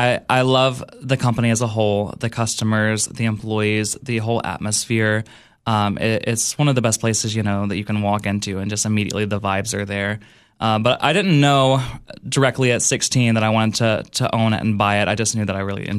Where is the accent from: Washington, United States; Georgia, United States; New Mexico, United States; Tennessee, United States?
Tennessee, United States; Cookeville; And as I got older, I love Cookville. I you know, absolutely love my hometown, which I do travel a lot, so I still, you know, get to see the world, but I love always coming back to Cookville.